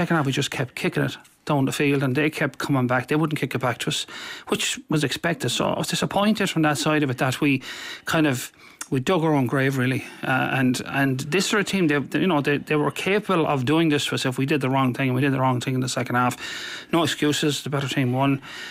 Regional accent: Galway, Connacht, Ireland; From the West, I'm from Galway.

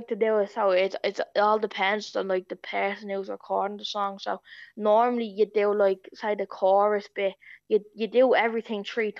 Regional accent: Sallynoggin, Leinster, Ireland; I love Sally Noggin. It's my hometown, you know what I mean? Everyone says that they love their hometown, but no one loves my hometown as much as I do.

